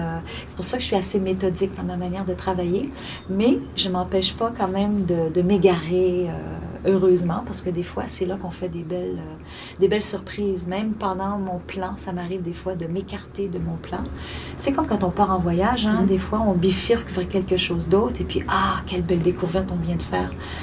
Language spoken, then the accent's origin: French; Quebec, Canada; les Innus du lac Saint-Jean, qui est ma région natale.